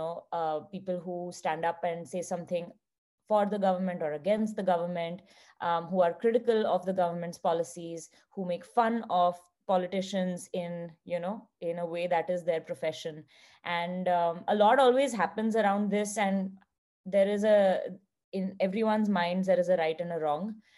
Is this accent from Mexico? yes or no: no; India; since we come from India, we know that like, you know, censorship, freedom of expression, tricky everywhere is just so sensitive in the country